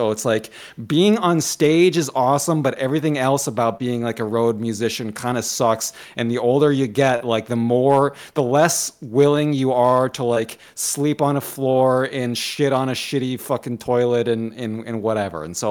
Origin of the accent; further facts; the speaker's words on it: Massachusetts, United States; so we grew up in Western Mass, and … had noise shows like all the time in Amherst and stuff like that.